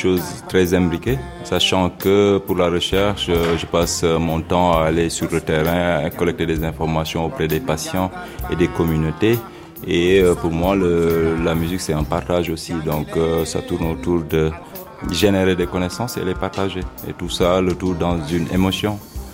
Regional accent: Senegal; je suis sénégalais, et je suis chercheur

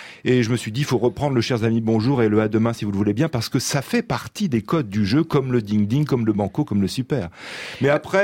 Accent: Bourgogne-Franche-Comté, France; Chez moi, c'était ça, quand j'étais petit en Bourgogne, je n'avais pas le droit de parler à table.

